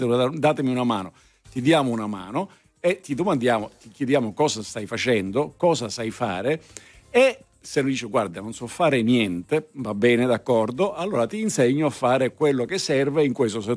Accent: Sicily, Italy; No, perché io sono siciliano, lo so che da quelle parti è molto diffuso.

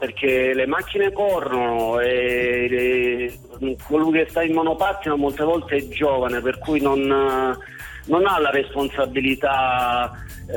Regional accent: Lecce, Apulia, Italy; Io sono di Lecce, dalla bella Lecce, Salento.

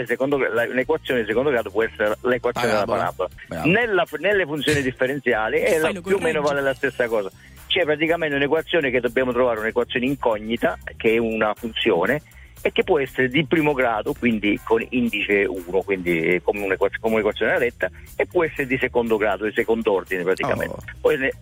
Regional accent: Salò, Lombardy, Italy

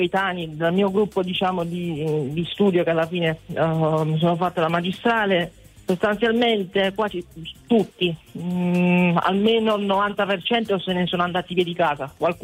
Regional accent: Apulia, Italy; rimanere di nuovo nel mio paese provinciale pugliese

